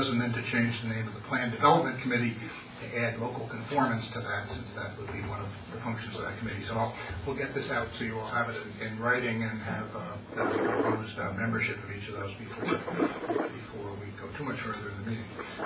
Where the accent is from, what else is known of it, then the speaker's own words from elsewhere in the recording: Sergeantsville, New Jersey, United States; I'm from Surgeonsville in Hunterdon County.